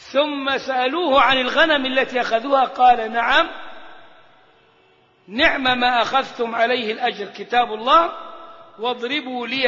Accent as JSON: {"language": "Arabic", "country": "Egypt", "said": "احنا عندنا هنا كمصريين نقول فلان بعافية شوية"}